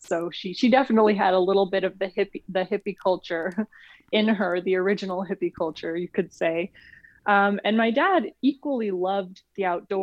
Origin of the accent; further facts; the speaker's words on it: Bishop, California, United States; also born or lived in Minnesota; I live in Bishop now, I live in my hometown, and it was a difficult homecoming.